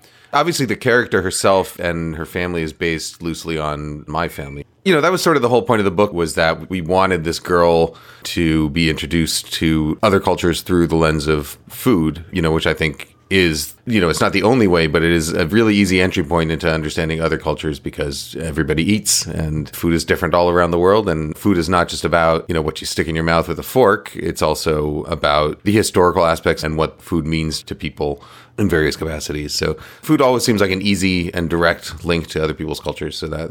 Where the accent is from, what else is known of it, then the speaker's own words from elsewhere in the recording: New York, United States; also born or lived in Boston; So we grew up in New York. I was born in Boston, but we grew up in New York. I grew up in New York, where we had an apartment and on the 10th floor of the building